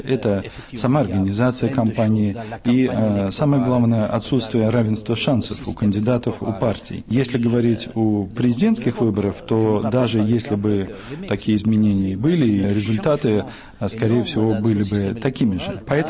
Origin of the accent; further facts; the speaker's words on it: Catalonia, Spain; Russian is a second language; я могу на него ответить сам как каталонец. Конечно, я испанец, но одновременно я из Каталонии, и, конечно, такие заявления касаются и моей страны, моего региона.